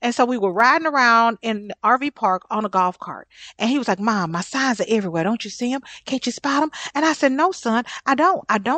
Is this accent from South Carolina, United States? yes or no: no; Minnesota, United States; "Son, these people don't know you. We are from Minnesota."